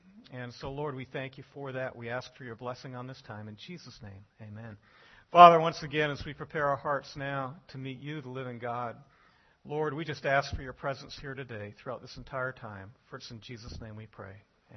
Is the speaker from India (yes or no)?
no; Toronto, Ontario, Canada; born there; moved away; I was born in Toronto, Canada. My parents were Anglican, Church of England, because of that connection we had. All my grandparents were from England. And so I was christened as a child in the Anglican Church.